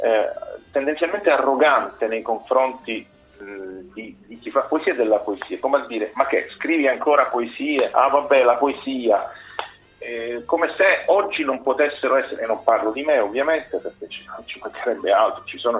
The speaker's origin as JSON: {"language": "Italian", "town": "Palermo", "region": "Sicily", "country": "Italy", "said": "da palermitano, da siciliano"}